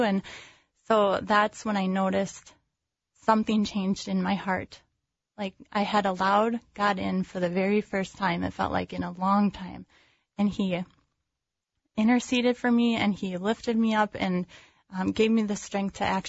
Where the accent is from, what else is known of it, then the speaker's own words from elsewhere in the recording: Minnesota, United States; he asked why I was in California from Minnesota